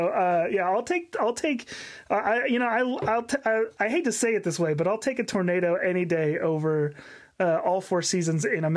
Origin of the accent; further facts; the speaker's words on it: Oklahoma, United States; So I grew up in the church, was born and raised in Oklahoma.